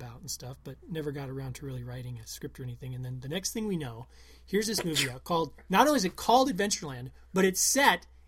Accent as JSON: {"language": "English", "town": "Melcher-Dallas", "region": "Iowa", "country": "United States", "tie": "born or raised there", "said": "And a lot of other people from my hometown, Melcher Dallas, worked there."}